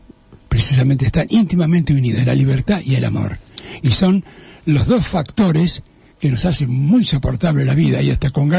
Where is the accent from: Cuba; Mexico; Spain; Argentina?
Argentina; Buenos Aires; also born or lived in Budapest, Hungary / Córdoba, Argentina / Paris, France; Sí, nací en Budapest, me trajeron mis padres a los 2 años y medio. Me crié en Buenos Aires, viví 14 años en Córdoba y 25 años casi en París.